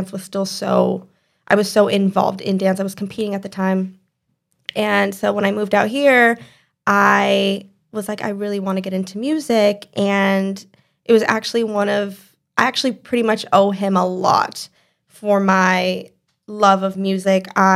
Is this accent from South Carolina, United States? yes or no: no; California, United States; now in Los Angeles, United States; I'm originally from the Bay Area.